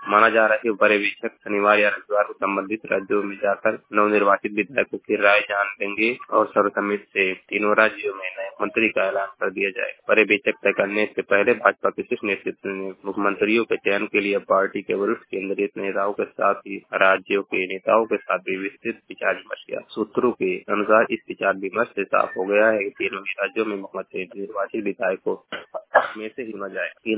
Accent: Maharajganj, Uttar Pradesh, India; मैं जिला महाराजगंज का निवासी हूँ।

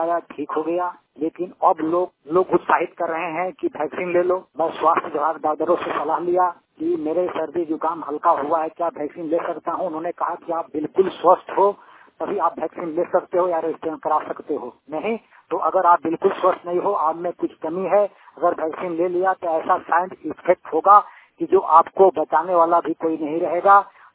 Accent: Kanda, Jharkhand, India; ग्राम टुकबेरा, थाना नवा बाजार, पोस्ट कांडा, ग्राम पंचायत टुकबेरा के रहने वाला पलामू, झारखंड के रहने वाला हूँ।

